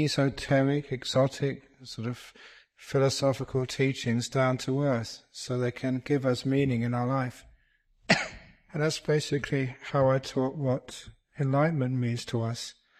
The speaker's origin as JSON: {"language": "English", "region": "London", "country": "United Kingdom", "tie": "born or raised there", "said": "I often say I was actually grew up in the bush. Shepherd's Bush. The suburb of London, it's still the bush, we used to call it."}